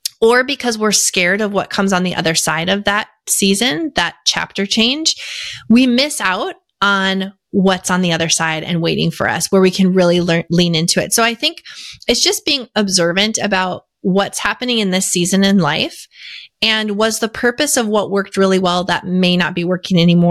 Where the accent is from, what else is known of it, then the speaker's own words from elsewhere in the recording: Fargo, North Dakota, United States; now in Nashville, United States; So I am a third generation entrepreneur, born and raised in Fargo, North Dakota. So kind of a neighbor to Nebraska, you know. I'm down in Nashville now.